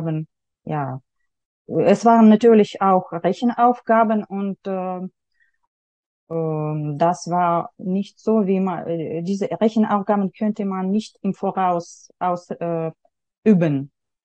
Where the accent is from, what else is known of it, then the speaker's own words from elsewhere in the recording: Yekaterinburg, Sverdlovsk Oblast, Russia; German is a second language; now in Germany; ich habe in Jekaterinburg, in meiner Heimatstadt, habe ich Deutsch an der Schule mit dem Schwerpunkt Deutsch gelernt.